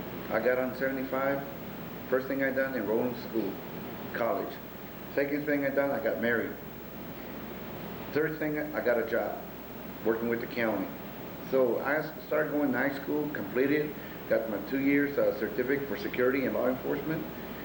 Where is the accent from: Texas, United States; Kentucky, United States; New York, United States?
Texas, United States; Brownsville; I was born in Brownsville, Texas in September 11, 1954. I'm 43 years old. I was living in Brownsville all my years until 70 years old.